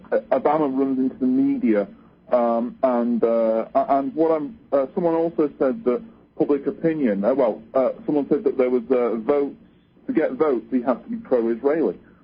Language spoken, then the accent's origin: English; England, United Kingdom; I'm from England.